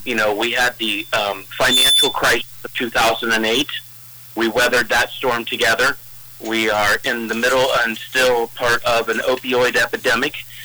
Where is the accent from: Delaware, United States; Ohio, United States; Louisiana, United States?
Ohio, United States; Marion; In places like Marion, my hometown, where people get up every day, they go to work, they go to church, and they cheer on their local sports team